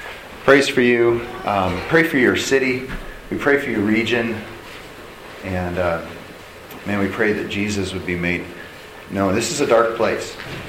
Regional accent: Ruby, Alaska, United States; also born or lived in Fairbanks; Obviously, Chris had talked a little bit about the fact that I grew up in Ruby. And so, having spent most of my childhood up to just before I turned 16, we moved to Fairbanks.

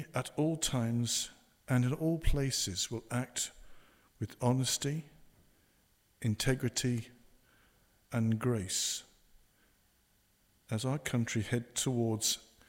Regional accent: England, United Kingdom; even though I come from England.

